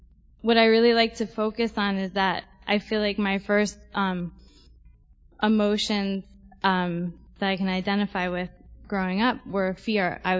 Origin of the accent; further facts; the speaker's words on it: Brooklyn, New York, United States; I grew up in Park Slope, Brooklyn.